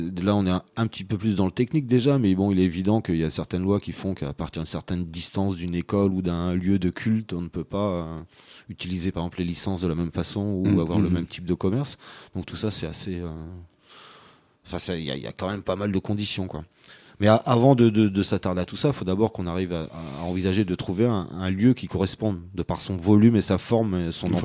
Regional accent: France; Nous, chez nous, en France, c'est quand même vachement plus un bar ou une salle de spectacle.

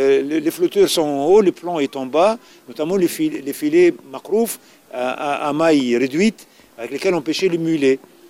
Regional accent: Mahdia Governorate, Tunisia; born there; en dehors aussi de ma ville natale, vers les ports proches de Salacta par exemple

